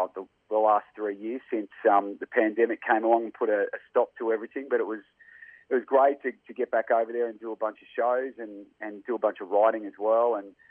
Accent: Australia; I can remember, you know, growing up on the Northwest Coast and tuning into the ARIA Awards every year

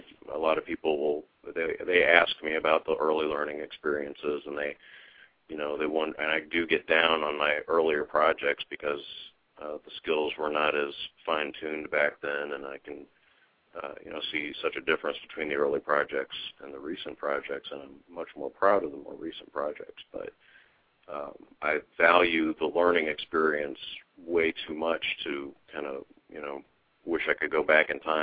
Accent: Pittsburgh, Pennsylvania, United States; but probably my teen years growing up in the Pittsburgh area brought it into focus

